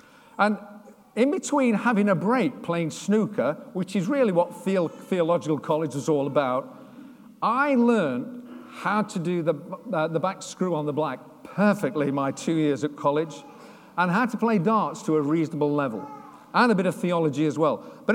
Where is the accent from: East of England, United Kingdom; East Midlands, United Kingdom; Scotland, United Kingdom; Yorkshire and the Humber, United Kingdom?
Yorkshire and the Humber, United Kingdom; Sheffield; And we said, but Lord, we're from Sheffield. We've done our bit in Sheffield.